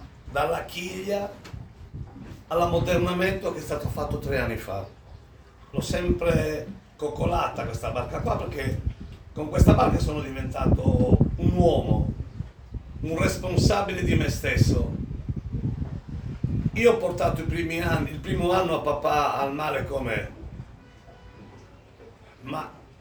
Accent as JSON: {"language": "Italian", "town": "Sant'Antioco", "region": "Sardinia", "country": "Italy", "said": "io in continente non ci vado, preferisco vivere nella mia terra, nella mia amata Sant'Antioco."}